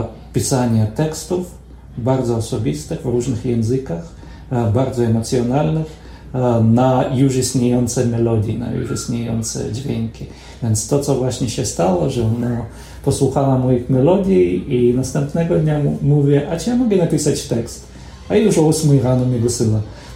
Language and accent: Polish; Israel; first language Hebrew; Polish is a second language; now in Poland; Ja poruszam się płynnie w języku hebrajskim, to jest język, w którym myślę, w którym się wychowałem w Izraelu